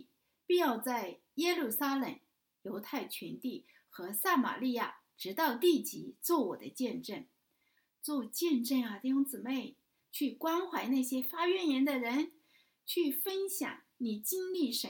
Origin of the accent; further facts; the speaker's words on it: China; 反正我不知道别的民族，我们中国人很会讲闲话的，很会在背后议论的